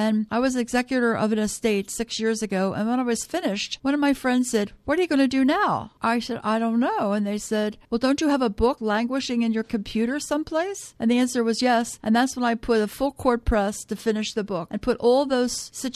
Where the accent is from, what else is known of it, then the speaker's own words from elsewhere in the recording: Norristown, Pennsylvania, United States; I'm a local girl. I was raised in Norristown and went to Norristown schools